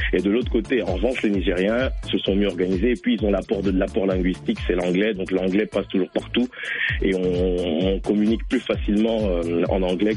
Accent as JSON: {"language": "French", "country": "DR Congo", "tie": "born or raised there", "said": "moi je suis originaire de la RDC, j'y suis né, j'y ai grandi"}